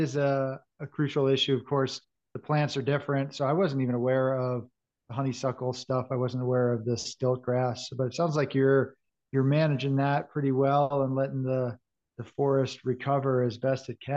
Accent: New York, United States; also born or lived in Vermont; now in Colorado, United States; I'm from New York State. I lived in Vermont for probably half of my life

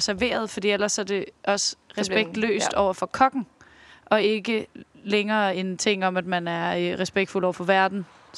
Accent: Zealand, Denmark; Hvis folk spørger mig, sådan, når du, ja, jeg er fra Lolland.

